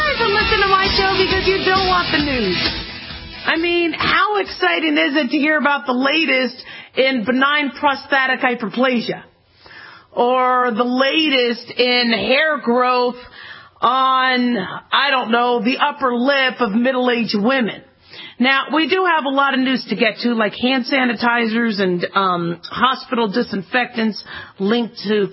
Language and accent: English; Phoenix, Arizona, United States; And now remember, I grew up in Phoenix, Arizona.